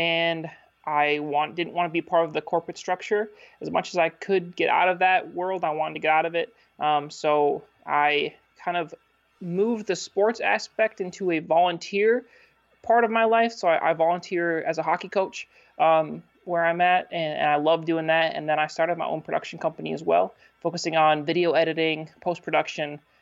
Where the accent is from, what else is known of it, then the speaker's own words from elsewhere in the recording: Marquette, Michigan, United States; I was born and raised in Marquette, Michigan. Grew up playing hockey